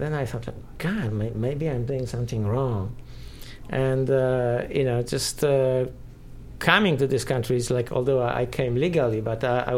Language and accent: English; France; first language French; English is a second language; moved away as an adult; now in United States; And I came here from France speaking French, didn't speak English.